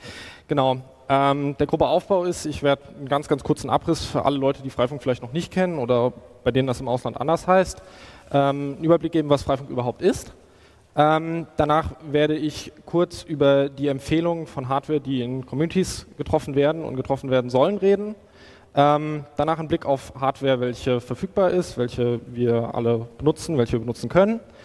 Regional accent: Darmstadt, Hesse, Germany; Ich komme nicht aus Mannheim, ich komme aus Darmstadt, aber das tut dem Ganzen ja keinen Abbruch.

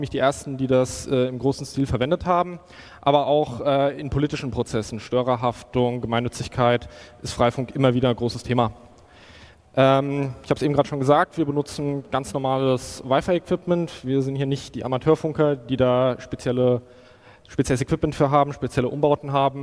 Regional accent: Darmstadt, Hesse, Germany; Ich komme nicht aus Mannheim, ich komme aus Darmstadt, aber das tut dem Ganzen ja keinen Abbruch.

